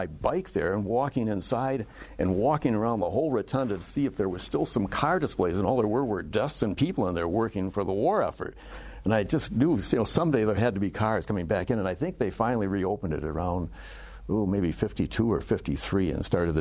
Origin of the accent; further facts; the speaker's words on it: Dearborn, Michigan, United States; Exactly, yes.